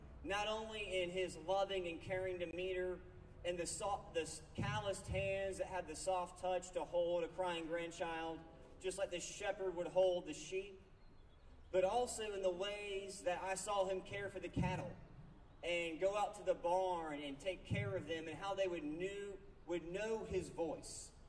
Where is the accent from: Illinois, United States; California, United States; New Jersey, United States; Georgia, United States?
Georgia, United States; Atlanta; now in Raleigh, United States; I'm from Atlanta. I was born and raised in the big city, so I don't know, I didn't know until I moved to Raleigh that there were other airlines than Delta